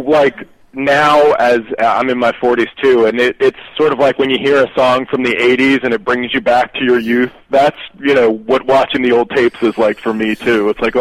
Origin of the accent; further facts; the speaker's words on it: Maryland, United States; Yeah, I grew up just outside the Beltway, and so I had a lot of the same wrestling that you did.